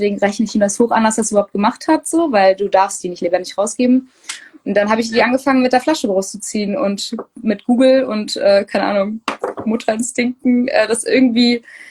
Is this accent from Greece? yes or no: no; North Rhine-Westphalia, Germany; ich komme mega ländlich aus Münsterland